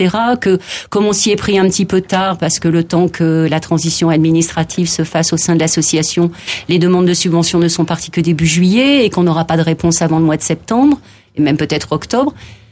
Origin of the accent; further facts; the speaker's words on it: Hauts-de-France, France; j'ai plus trop l'accent, mais enfin, voilà, moi, je suis originaire du Nord. Je peux même dire que je suis une ch'ti